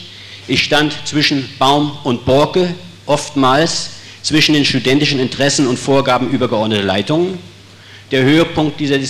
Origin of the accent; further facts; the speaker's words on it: Bad Doberan, Mecklenburg-Vorpommern, Germany; Bin dann bei meiner Mutter aufgewachsen, zusammen mit meinen Geschwistern, meine Kindheit und Jugend in Bad Doberan verlebt